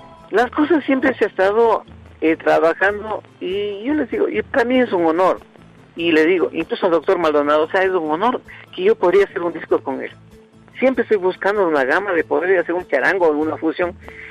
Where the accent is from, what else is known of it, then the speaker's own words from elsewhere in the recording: Ecuador; Y por favor, como un ecuatoriano, yo a ustedes les agradezco muchísimo.